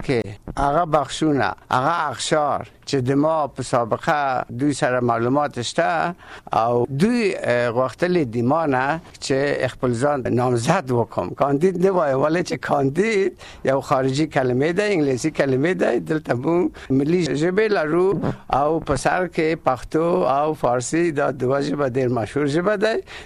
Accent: Kabul, Afghanistan; زه د کابل یم او

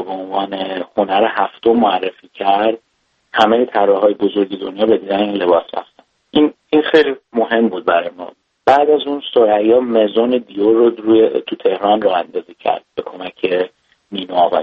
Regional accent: Iran; ما ایرانی هستیم

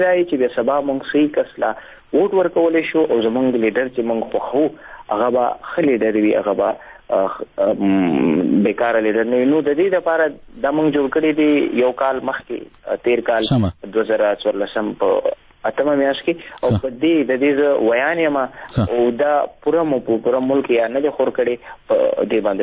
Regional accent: Khyber Pakhtunkhwa, Pakistan; ځکه چې په خپله زه قبایلي یم

